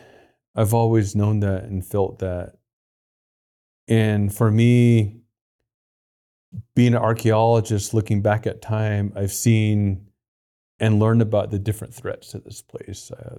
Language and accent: English; Coal Mine Mesa, Arizona, United States; when I was a kid growing up on the Navajo Reservation at this place called Coal Mine Mesa. And where I grew up, you can see the canyon in profile every day.